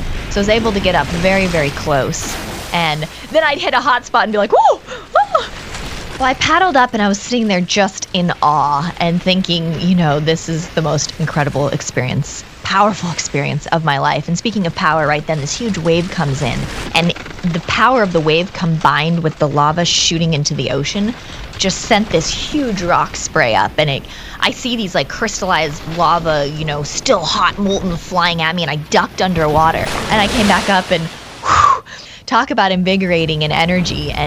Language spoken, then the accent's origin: English; Hawaii, United States; Growing up in Hawaii, we didn't have a home at first. And we would literally sleep out on the lava rocks in our sleeping bags while we built our home.